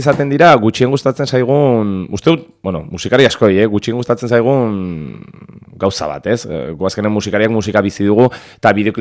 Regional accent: Vitoria-Gasteiz, Basque Country, Spain; Ni Gasteiztarra naiz

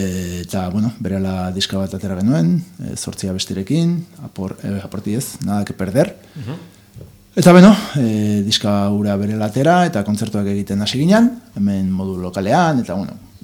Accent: Errenteria, Basque Country, Spain; born there; now in Donostia, Spain; Bueno, ni bizi bai Donostian, baina bere ez jaiotzez Errenteria harra.

